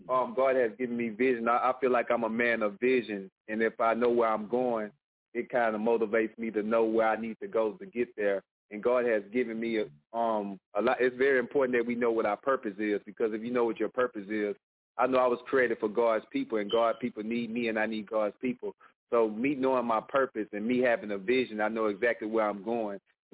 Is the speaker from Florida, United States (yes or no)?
no; Houston, Texas, United States; And I'm from Houston, born and raised in Houston, Texas. That's where I'm from.